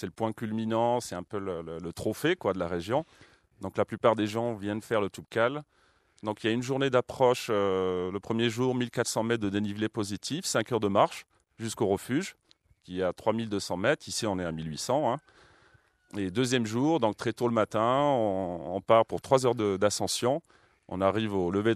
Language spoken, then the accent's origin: French; Marrakesh, Marrakesh-Safi, Morocco; also born or lived in Imlil; j'ai grandi ici à Marrakech et à Imlil. Donc j'ai fait mes études à Marrakech